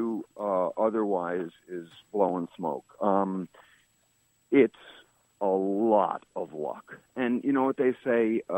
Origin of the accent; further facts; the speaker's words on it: New Haven, Connecticut, United States; But, you know, I'm a kid from New Haven